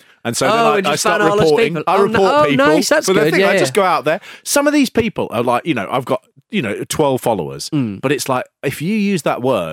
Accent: London, United Kingdom; I'm not Christian, but I am from North London

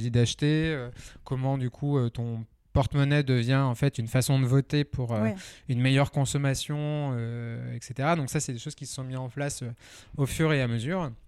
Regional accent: Lyon, Auvergne-Rhône-Alpes, France; Alors moi je suis à la base lyonnais, j'ai fait mes études à Nantes, ouais.

